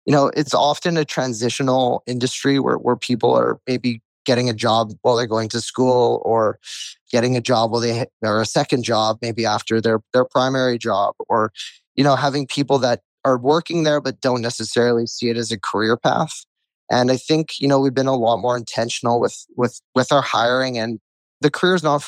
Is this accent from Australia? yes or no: no; Port Moody, British Columbia, Canada; I grew up in Port Moody myself, know the area really well